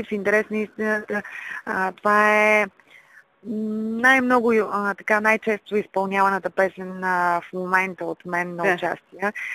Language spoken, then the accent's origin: Bulgarian; Ruse, Ruse Province, Bulgaria; now in Sofia, Bulgaria; Ами аз, по принцип, нали, родом съм от Руса и преди много години, и като по-малко, винаги сме водили североизточната част на България